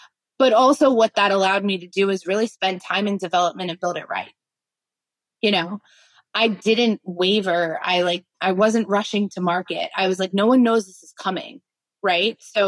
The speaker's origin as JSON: {"language": "English", "region": "New York", "country": "United States", "tie": "born or raised there", "said": "But like I'm a New Yorker, born and raised, and I had absolutely no problem going in and saying what I needed."}